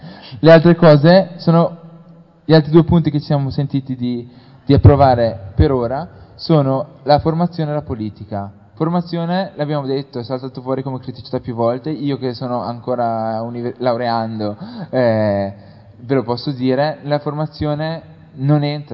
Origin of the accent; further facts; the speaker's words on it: Brescia, Lombardy, Italy; Io vengo da Brescia